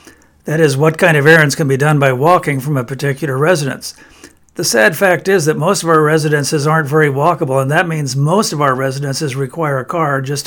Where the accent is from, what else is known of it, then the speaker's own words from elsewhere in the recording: Australia; born there; I was born in Australia.